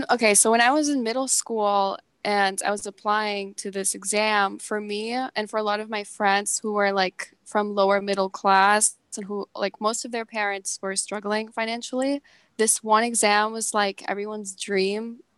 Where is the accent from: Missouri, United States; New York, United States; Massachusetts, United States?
New York, United States; New York City; I grew up in Queens and Jackson Heights. It's like one of the most diverse areas in New York City